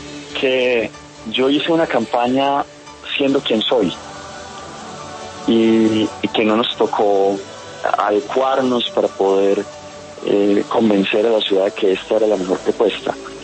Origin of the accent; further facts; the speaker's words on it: Antioquia, Colombia; somos todos antioqueños y todos encontramos un discurso y un alcalde que quiere trabajar